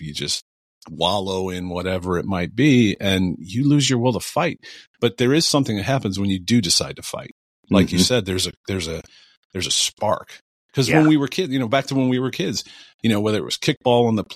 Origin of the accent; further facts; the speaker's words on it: Cleveland, Ohio, United States; especially I'm from Cleveland. You know that. I got my 216.